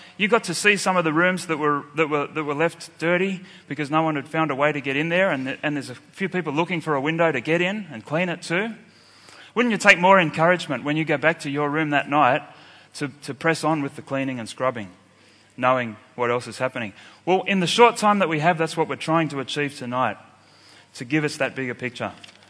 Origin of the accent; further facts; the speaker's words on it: Sydney, New South Wales, Australia; I'm from Sydney, Australia